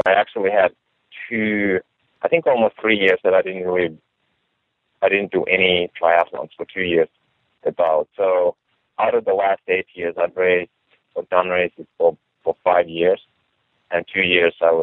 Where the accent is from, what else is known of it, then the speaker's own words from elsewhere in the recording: Finland; English is a second language; I grew up in Finland, and, you know, definitely outdoors was a big part of my life